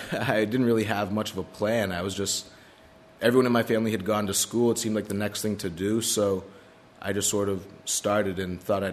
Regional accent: Manchester, New Hampshire, United States; I'm from Manchester, New Hampshire. I graduated from Manchester Central High School in the spring of 2008

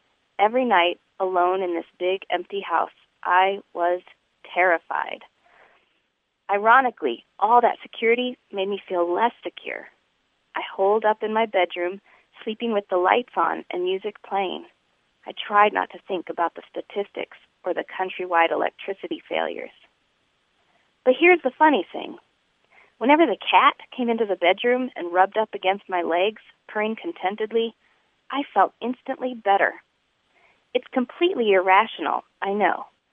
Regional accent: El Paso, Texas, United States; now in California, United States; I grew up in El Paso, and although I live in California now, I still consider El Paso home.

